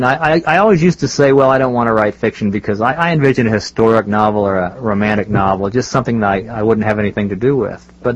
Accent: Columbus, Ohio, United States; I was back in my hometown of Columbus, Ohio, and I was stopping in a hotel lobby.

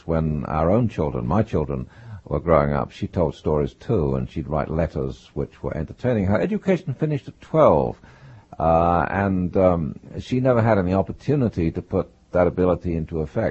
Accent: Luton, East of England, United Kingdom; Well, I was born in England in a town called Luton, see, and when I went to school, this is the way the kids talk

